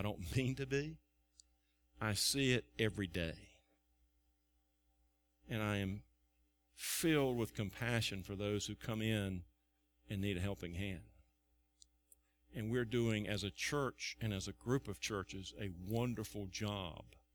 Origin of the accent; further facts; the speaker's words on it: Tarboro, North Carolina, United States; I remember growing up in Tarboro. The street light was almost paid for. Tarboro was a small town, 12,000 people, smaller today than it was then.